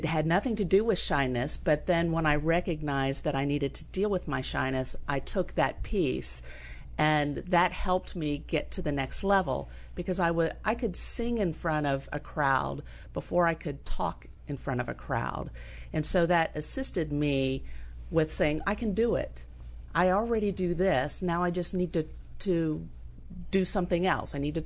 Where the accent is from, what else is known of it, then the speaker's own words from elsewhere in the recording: Richardson, Texas, United States; also born or lived in Wilmington, Delaware; Originally Wilmington, Delaware, but I grew up in Texas.